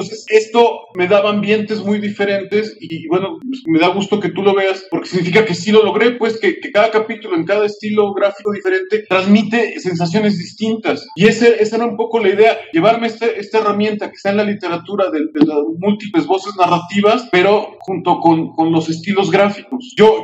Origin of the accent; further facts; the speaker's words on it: Mexico City, Mexico; el barrio donde pasa todo donde vive María, el personaje de la novela, es mi barrio natal, el Jardín Balbuena, cerca del aeropuerto donde yo crecí.